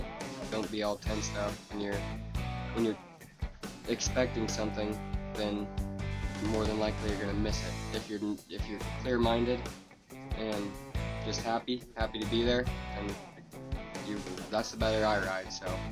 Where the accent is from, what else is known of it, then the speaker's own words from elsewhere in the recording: Iowa City, Iowa, United States; I'm 18 years old. I'm from Iowa City, Iowa